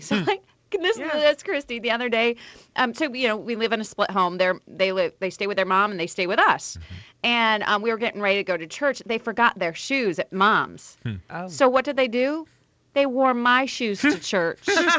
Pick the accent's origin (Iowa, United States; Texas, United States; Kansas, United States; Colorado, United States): Iowa, United States; also born or lived in Michigan; So you guys know I grew up in Iowa, but I was born in Michigan.